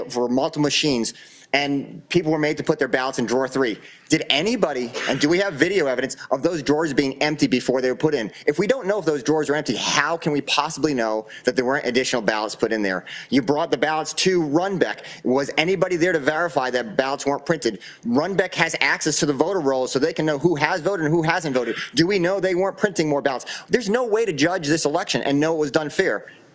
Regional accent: Scottsdale, Arizona, United States; I'm from Scottsdale, Arizona.

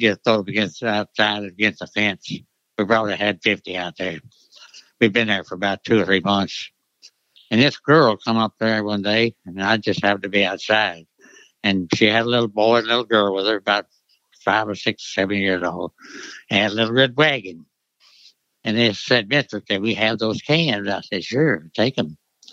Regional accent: New Albany, Mississippi, United States; now in France; Originally, I'm from New Albany, Mississippi.

